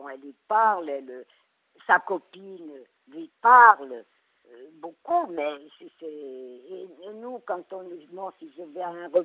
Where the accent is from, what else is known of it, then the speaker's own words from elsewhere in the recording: Corsica, France; Ah, enfin, moi, je suis corse à 100%, moi.